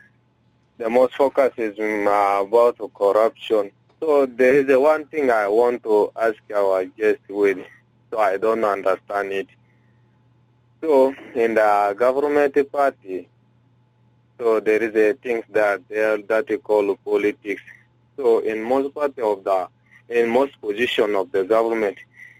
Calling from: Ezo, Western Equatoria, South Sudan; from Ezo County.

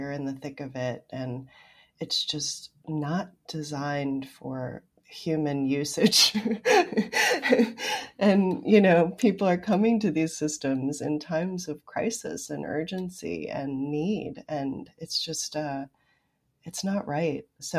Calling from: Chicago, Illinois, United States; Chicago, Illinois, right in the middle of the country.

